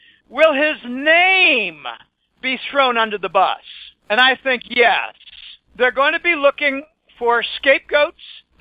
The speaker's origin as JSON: {"language": "English", "town": "Pittsburgh", "region": "Pennsylvania", "country": "United States", "tie": "born or raised there", "said": "he's from my hometown of Pittsburgh."}